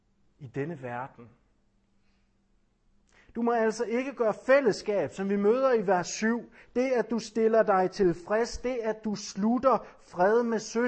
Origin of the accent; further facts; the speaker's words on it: Jutland, Denmark; Altså, jeg kommer fra Jylland